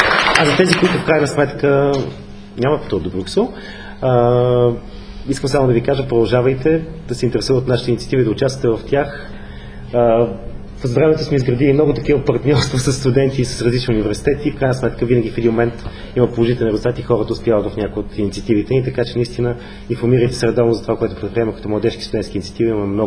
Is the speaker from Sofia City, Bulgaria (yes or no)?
yes; Sofia, Sofia City, Bulgaria; Сега аз като софиянец тук мога малко да скръцам с зъби